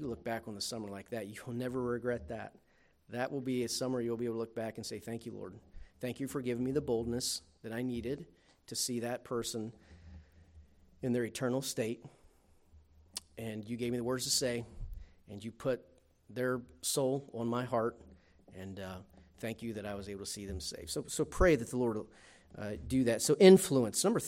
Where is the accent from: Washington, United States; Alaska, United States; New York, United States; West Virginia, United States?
West Virginia, United States; Man, I grew up in West Virginia.